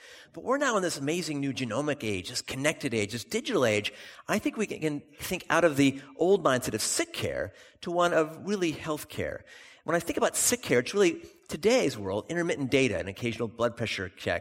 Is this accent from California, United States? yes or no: yes; California, United States; also born or lived in London; I was actually born here down the street at Royal Free. But I come from Silicon Valley